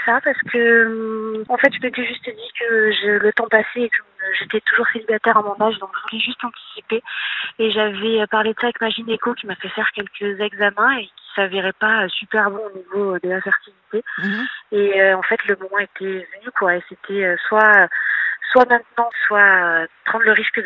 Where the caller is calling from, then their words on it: Paris, Île-de-France, France; J'ai 39 ans et je suis de Paris.